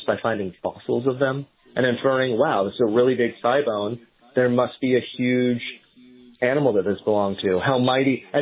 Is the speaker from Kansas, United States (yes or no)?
yes; Kansas City, Kansas, United States; I grew up in Kansas, on the Kansas side of Kansas City, Missouri, and we have tons of limestone out there.